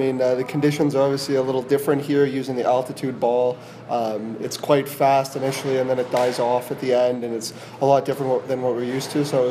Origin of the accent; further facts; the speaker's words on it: Canada; obviously being Canadian, we played in Calgary a fair bit